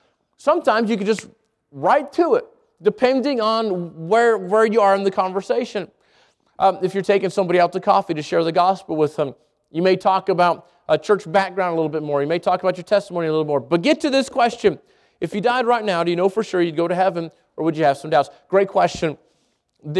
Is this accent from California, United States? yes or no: no; Albuquerque, New Mexico, United States; Yeah, I grew up here in Albuquerque.